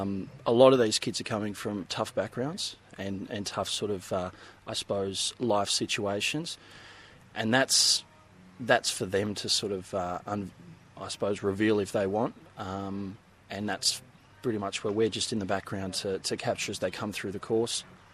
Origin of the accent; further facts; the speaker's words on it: Sydney, New South Wales, Australia; I grew up in Sydney, but I spent 2 years up in the country working.